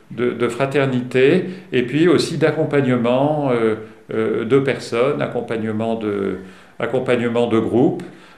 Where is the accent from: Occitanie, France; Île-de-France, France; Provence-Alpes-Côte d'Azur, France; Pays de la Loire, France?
Occitanie, France; Montpellier; Voilà, alors enfin je suis arrivé à venir chez moi, à Montpellier, donc ça a été une longue route.